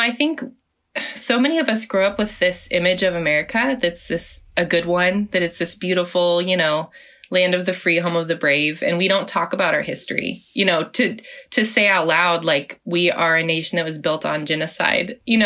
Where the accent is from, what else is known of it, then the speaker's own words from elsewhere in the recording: Oklahoma, United States; So my tribe is in Oklahoma, and I was born in Oklahoma, grew up in Oklahoma, and my family was also Southern Baptist.